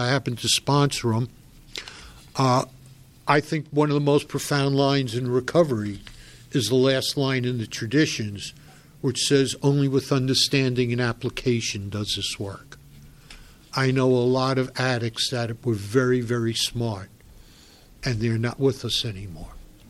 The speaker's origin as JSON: {"language": "English", "town": "Bronx", "region": "New York", "country": "United States", "said": "I'm from the Bronx. I got clean in the Bronx and Westchester."}